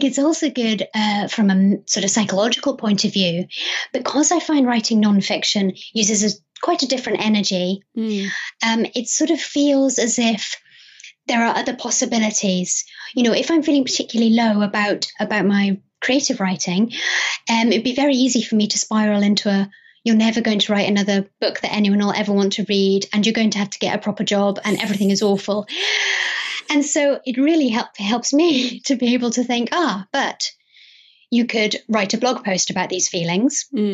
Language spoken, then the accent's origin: English; Wales, United Kingdom; now in Scotland, United Kingdom; I was born and brought up in Wales by a Scottish mother and an English father. So what we can basically say is that I'm British.